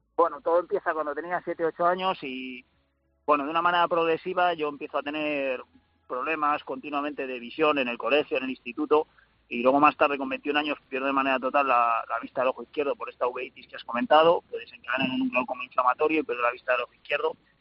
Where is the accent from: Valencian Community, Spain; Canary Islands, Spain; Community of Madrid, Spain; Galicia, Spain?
Community of Madrid, Spain; Buitrago del Lozoya; conseguí ver una prueba de triatlón que se celebró en Buitrago en Lozoya, en mi pueblo.